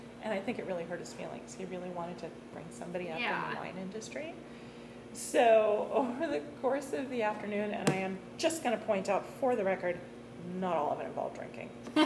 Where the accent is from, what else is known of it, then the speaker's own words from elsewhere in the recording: Bay Area, California, United States; And growing up in the Bay Area and cutting my teeth on Napa wines, I've always loved wine